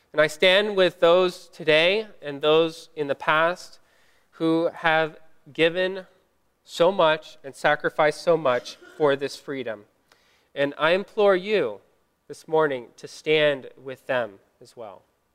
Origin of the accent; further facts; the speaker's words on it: United States; Any law restricting this fundamental freedom not only goes against who I am as an American, it goes against who I am as a Baptist, as an evangelical, as a Christian.